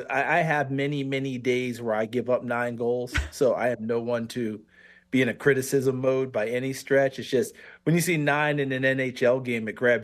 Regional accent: New York, United States; I grew up in New York and I'm a Rangers fan.

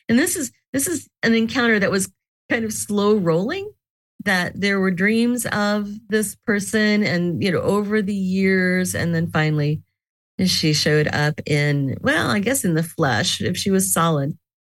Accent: Joplin, Missouri, United States; That is Joplin, Missouri, my home state.

